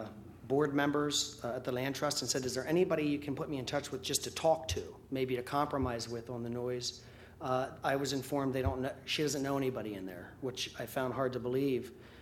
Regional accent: Millsboro, Delaware, United States; I grew up in Potnets. I basically have lived most of my childhood years in Millsboro.

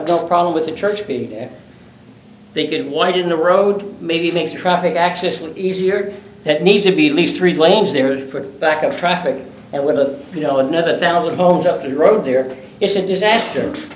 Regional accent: Queens, New York, United States; also born or lived in Brooklyn; Unlike our friend back there from New York, I'm also from New York. I was born in Brooklyn and raised in Queens.

